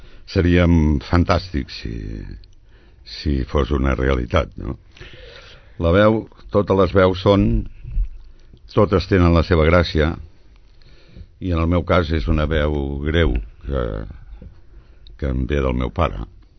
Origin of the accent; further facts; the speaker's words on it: Sabadell, Catalonia, Spain; born there; Vaig néixer a Sabadell. A Sabadell, l'any 1945, el dia 24 de desembre, i que a casa meva em van registrar el 25 de desembre, que era Nadal